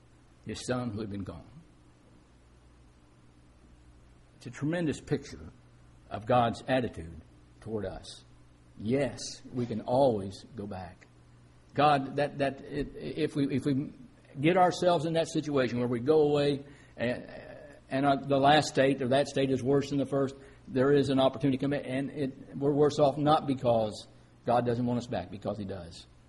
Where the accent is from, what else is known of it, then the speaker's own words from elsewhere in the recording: Detroit, Michigan, United States; We came from Detroit and we lived in a suburb and... I don't know quite how to say this. It was a lot quieter in my neighborhood in Detroit